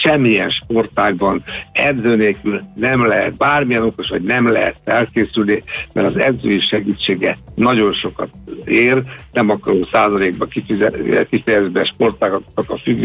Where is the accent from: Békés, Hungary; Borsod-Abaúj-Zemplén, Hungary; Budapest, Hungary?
Budapest, Hungary; hát én Csillaghegyen születtem